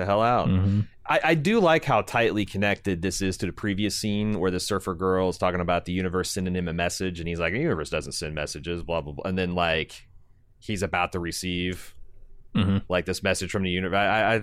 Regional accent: Midwest, United States; I'm from the Midwest.

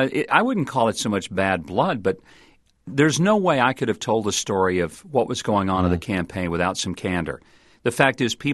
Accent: Arkansas, United States; I mean, my home state is a place where people play politics like football without pads or helmets

